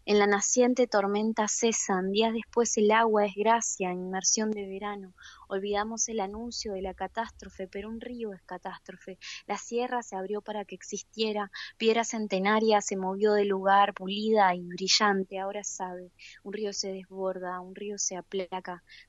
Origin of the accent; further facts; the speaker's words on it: Merlo, San Luis, Argentina; also born or lived in Rosario; now in Río Cuarto, Argentina; yo, si bien ahora vivo en Río Cuarto y nací en Rosario, me crié en Merlo San Luis, en las sierras de los Comechingones. Mis papás vivían allá.